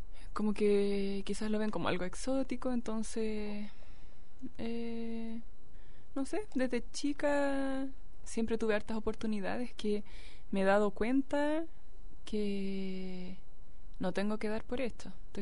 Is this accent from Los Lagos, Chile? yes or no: no; Valdivia, Los Ríos, Chile; cuando era chica y estudiaba en Valdivia